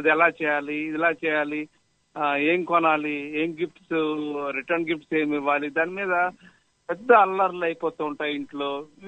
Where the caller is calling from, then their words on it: Hyderabad, Telangana, India; నేను హైదరాబాద్ నుంచి మాట్లాడుతున్నానండి